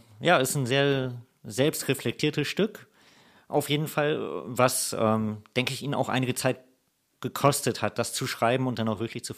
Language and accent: German; Hanover, Lower Saxony, Germany; ich bin Hannoveraner und habe da in dem Umkreis auf die letzten 25 Jahre etwa gelebt, vielleicht sogar noch einen Tick länger und habe jetzt für anderthalb Jahre in Bremerhaven gelebt, habe hier jetzt auch studiert in Bremen und bin jetzt aber schon wieder zurück im Raum Hannover.